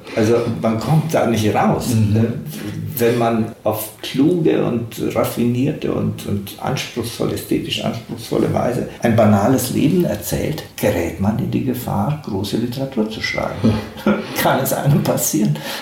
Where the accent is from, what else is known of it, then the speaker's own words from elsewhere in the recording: Romania; moved away as an adult; Ich bin 1975 aus Rumänien ausgewandert, da war ich 23.